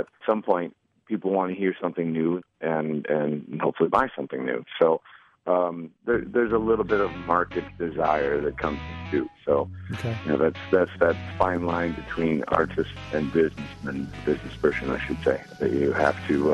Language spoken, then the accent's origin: English; Elma, United States; In Elma. I grew up in Elma, I think you've pronounced it correctly. when you grow up in a town of 800